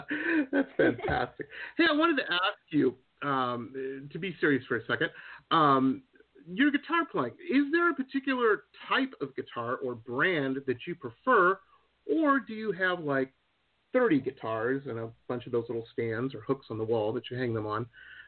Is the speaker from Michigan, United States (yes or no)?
yes; Michigan, United States; I grew up in Midwest, a suburb of Detroit, and this was the 80s